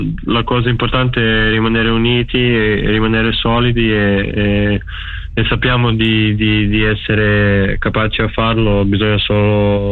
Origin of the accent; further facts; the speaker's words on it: Slovenia; Essere della stessa nata di Doncic, di averlo magari, cioè di averci giocato contro più volte